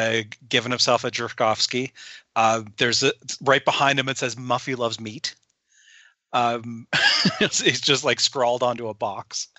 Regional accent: United States; I grew up near the Canadian border

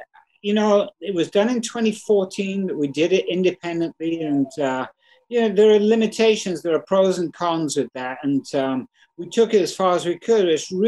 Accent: England, United Kingdom; I came from England, of course, when it was still Fahrenheit and gallons

